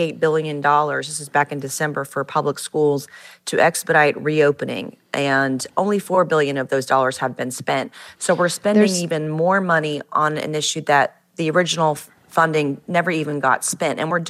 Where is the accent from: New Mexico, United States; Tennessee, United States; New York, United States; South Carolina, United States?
South Carolina, United States; We're seeing successes in like my home state of South Carolina